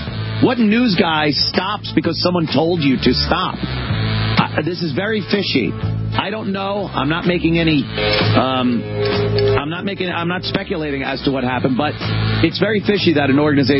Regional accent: United States; I am an American. I've been told I'm an adult in some circles.

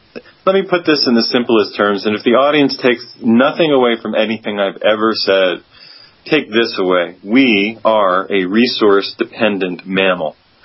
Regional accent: Pennsylvania, United States; Now, I spent some of my childhood growing up in Pennsylvania.

